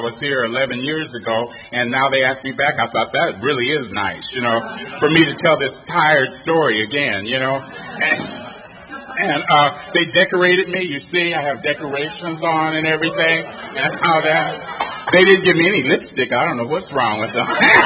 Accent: Los Angeles, California, United States; Anyway, I grew up in Los Angeles. I was born in L.A., actually in Silver Lake, and on the thing it says West Hollywood, so I have to clarify right away that I'm not from West Hollywood, yet I am from Hollywood

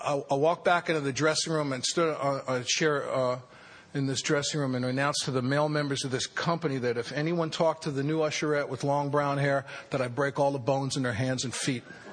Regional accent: New York City, New York, United States; And I didn't want to be an alcoholic growing up in the Bronx.

